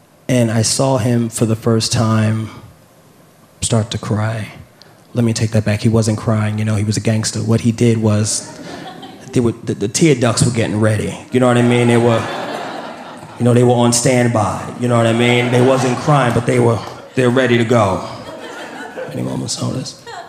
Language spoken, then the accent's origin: English; New York, United States; I don't know if that's how you say it. I'm from New York.